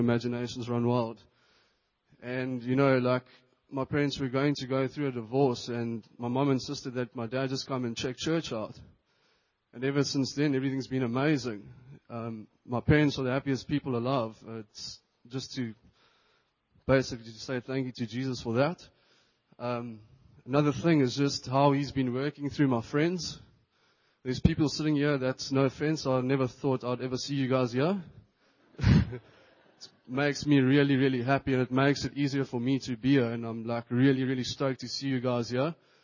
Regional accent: Durban, KwaZulu-Natal, South Africa; I'm from Durban.

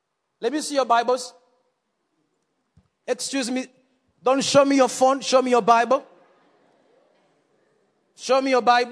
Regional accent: Uganda; I come from Uganda, as you've heard. I am married. I have one little daughter, 9 months. So I'm going back home to meet my family.

